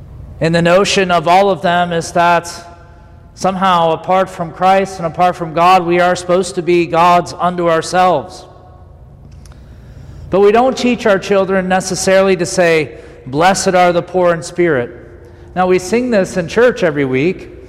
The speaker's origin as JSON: {"language": "English", "region": "Vermont", "country": "United States", "tie": "born or raised there", "said": "At least when I was raised in Vermont, there was culturally, that was the one thing in the family, you know, don't go on welfare."}